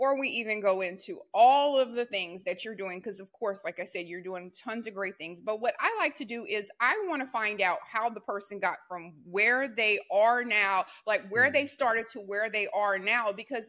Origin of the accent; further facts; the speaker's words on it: the South, United States; And I'm like, "Well, I'm from the South, so the way I say it is gonna be like hang, you know."